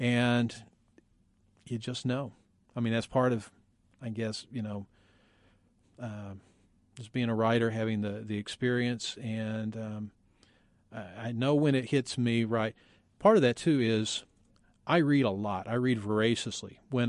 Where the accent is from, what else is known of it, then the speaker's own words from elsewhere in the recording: Oklahoma, United States; I grew up in Oklahoma where football is a religion